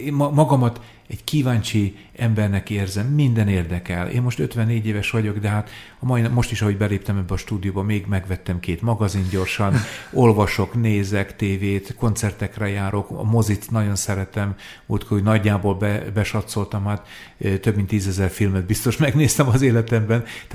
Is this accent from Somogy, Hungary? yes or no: no; Békéscsaba, Békés, Hungary; born there; én Békés Csabán egy nagy családban születtem, 11. gyermekként, és még van egy öcsém, tehát nagy család voltunk